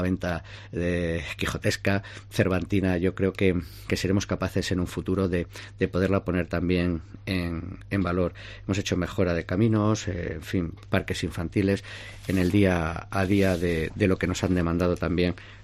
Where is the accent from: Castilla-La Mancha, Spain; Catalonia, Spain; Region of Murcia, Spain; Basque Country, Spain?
Castilla-La Mancha, Spain; Daimiel; con esa canción emblemática que todos los daimileños conocemos, que todos los daimileños tarareamos